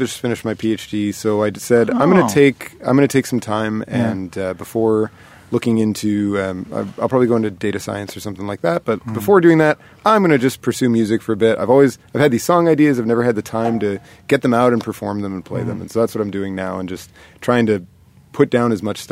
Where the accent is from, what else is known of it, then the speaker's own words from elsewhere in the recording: United States; I am American